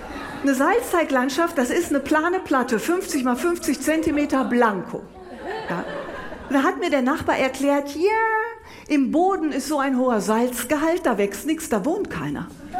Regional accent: Bonn, North Rhine-Westphalia, Germany; ich komme doch aus Bonn

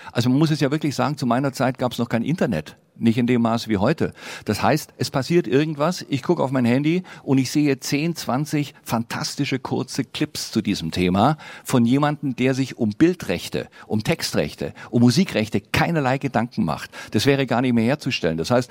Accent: Rhineland, Germany; Und wie es bei uns im Rheinland heißt, zynisch und menschenverachtend.

